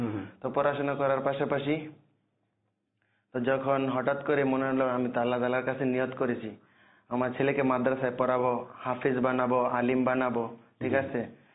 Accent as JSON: {"language": "Bangla", "town": "Gazaria", "region": "Dhaka Division", "country": "Bangladesh", "tie": "born or raised there", "said": "আমার বাড়ি ঢাকা বিভাগের মুন্সিগঞ্জ জেলার মধ্যে অবস্থিত রয়েছে, গজারিয়া থানা, আর আমার গ্রামের নাম হচ্ছে গোচ্ছগ্রাম।"}